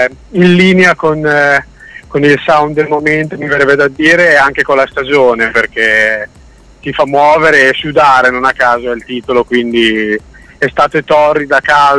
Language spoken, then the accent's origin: Italian; Emilia-Romagna, Italy; fra Rimini e Ravenna, indubbiamente, che è la mia terra fondamentalmente.